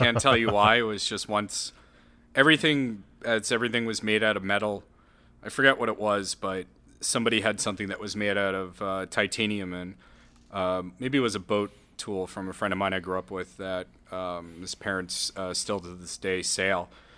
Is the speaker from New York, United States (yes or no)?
yes; New York, United States; now in Nashua, United States; I grew up in New York. And when my father retired, we moved up to Nashua.